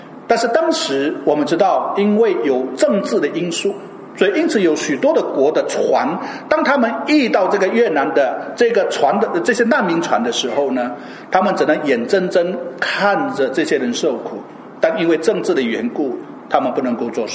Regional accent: Indonesia; 我小时候我在印尼长大，我的父亲是驾船的，

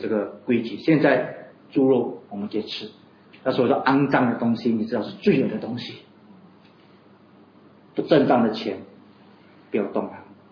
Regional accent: China; 我们中国人很喜欢说我们圣，要你要不要成为圣人呢？

